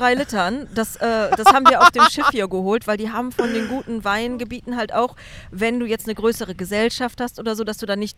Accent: North Rhine-Westphalia, Germany; ich komme ja auch aus dem Oberbergischen.

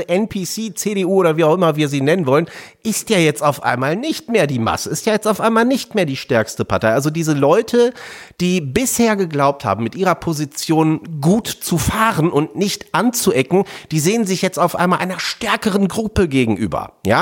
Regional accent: Stralsund, Mecklenburg-Vorpommern, Germany; Meine Heimatstadt Stralsund

